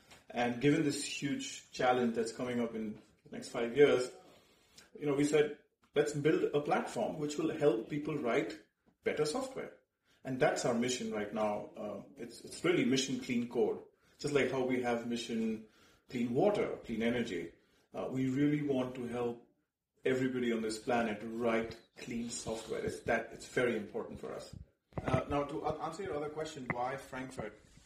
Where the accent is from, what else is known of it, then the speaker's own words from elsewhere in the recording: India; moved away as an adult; now in United States; So I am originally from India. And I used to work for a very large global company in the U.S. before coming here.